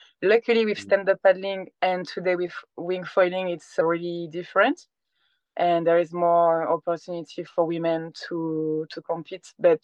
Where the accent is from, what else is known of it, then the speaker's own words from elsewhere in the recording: Provence-Alpes-Côte d'Azur, France; English is a second language; I was born in Marseille, in the south of France. Then I grew up in Liban, a very small city, in the beginning of the Alps. So I was an hour and a half away from the coast, from the Mediterranean Sea.